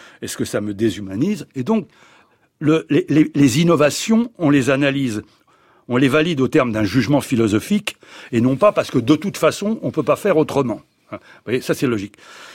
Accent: Paris, Île-de-France, France; moi, dans mon enfance, à Paris, dans les années 50

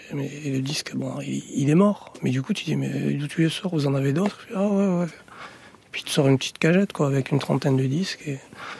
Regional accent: France; born there; Moi, je suis né en France. Je me sens français.

